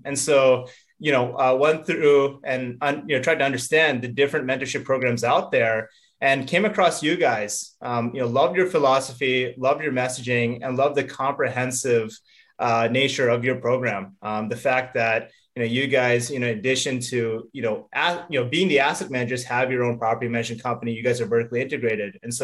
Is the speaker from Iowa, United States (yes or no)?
no; Virginia, United States; I moved back to where I grew up in Northern Virginia.